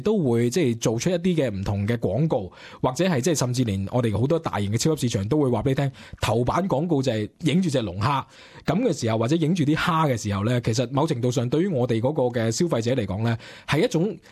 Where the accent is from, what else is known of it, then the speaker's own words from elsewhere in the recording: Australia; 譬如可能我哋澳洲人咧，都系个传统都系会习惯咧，响圣诞节嘅时候食海鲜啊